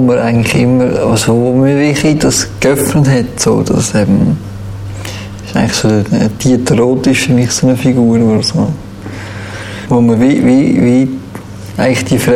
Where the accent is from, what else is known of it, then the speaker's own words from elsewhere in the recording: Switzerland; obwohl ich eigentlich als Schweizer eigentlich das gar nicht richtig nachfühlen kann.